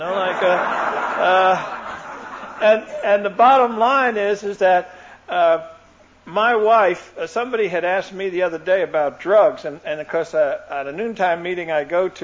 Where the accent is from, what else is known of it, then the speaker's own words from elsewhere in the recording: Brooklyn, New York, United States; I personally just never took it because of where I grew up. I grew up in Brooklyn.